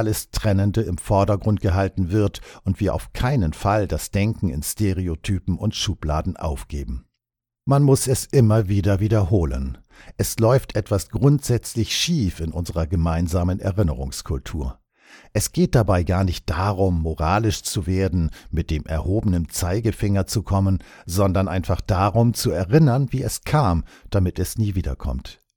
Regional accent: Germany; now in Russia; Aber mein Deutschsein wurde noch nie mit Faschismus gleichgesetzt

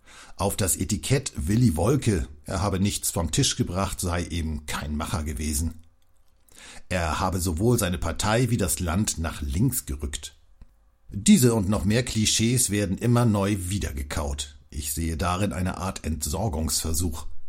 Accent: Baden-Württemberg, Germany; Ich war 6 Jahre alt, als wir in meiner Heimatgemeinde im nördlichen Kraichgau am Nachthimmel den Widerschein einiger bombardierter und brennender Städte sehen konnten.

